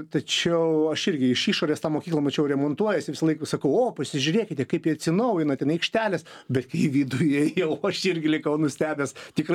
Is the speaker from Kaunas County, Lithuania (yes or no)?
no; Vilnius, Vilnius County, Lithuania; Užaugęs Lazdynai, mano pirmas rajonas.